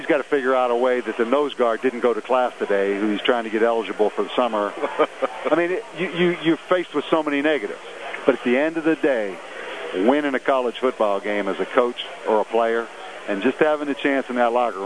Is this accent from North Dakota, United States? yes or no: no; Pittsburgh, Pennsylvania, United States; I grew up in Pittsburgh. You know, my dad worked 38 years in the steel mill at Armco Steel.